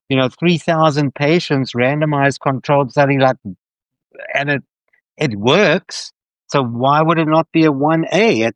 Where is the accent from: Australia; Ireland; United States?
United States; Denver, Colorado; I'm a PKDologist from Denver, Colorado.